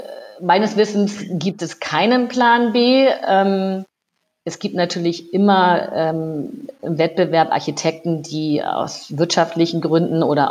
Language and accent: German; Lower Saxony, Germany; now in Rhineland, Germany; Ich bin aus der Lüneburger Heide ins Rheinland gekommen